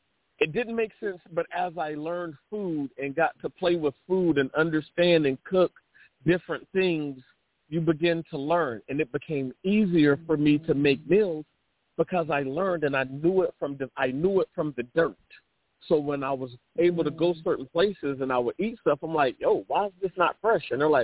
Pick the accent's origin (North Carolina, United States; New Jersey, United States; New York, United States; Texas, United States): North Carolina, United States; I'm from North Carolina. I'm a country boy. My grandma had a garden in the backyard.